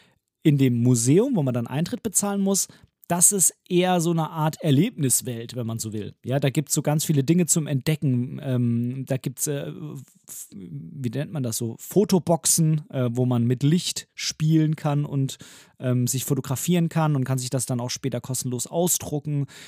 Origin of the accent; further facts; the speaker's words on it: Southern Germany, Germany; so wie ich das als ursprünglich Süddeutscher von Süddeutschland gewohnt bin